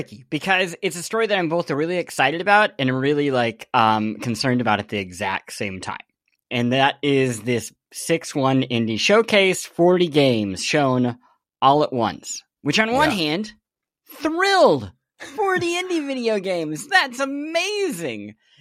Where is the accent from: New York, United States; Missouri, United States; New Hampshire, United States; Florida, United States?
Missouri, United States; Kansas City; hey, I grew up around the Kansas City area during the emo scene